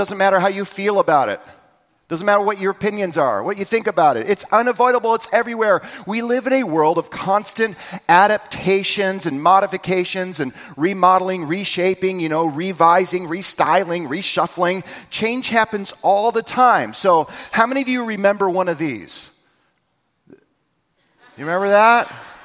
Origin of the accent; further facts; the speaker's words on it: Vancouver, Washington, United States; We drove up to Seattle I grew up in Vancouver, and we drove up to Seattle.